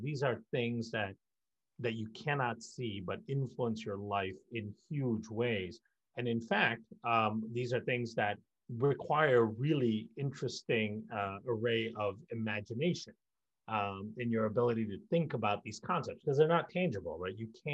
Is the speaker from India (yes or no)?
yes; India; also born or lived in Malaysia; I grew up in India and Malaysia